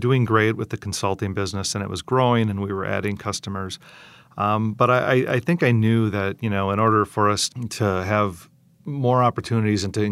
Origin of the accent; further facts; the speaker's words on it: Wisconsin, United States; So I grew up in the Fox Valley, and my grandfather started that company in Neenah